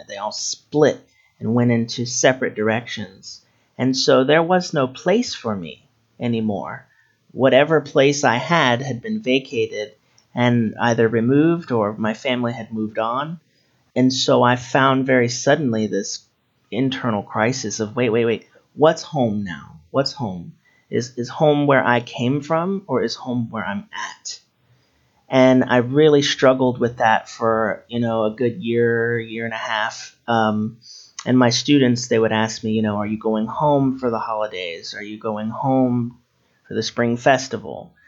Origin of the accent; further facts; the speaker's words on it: Orlando, Florida, United States; moved away; So I started in Orlando, Florida. That's my point of origin.